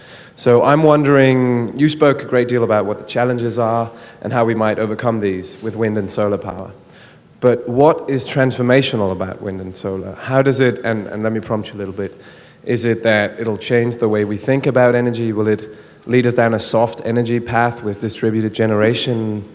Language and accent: English; Denmark; English is a second language; I'm from Denmark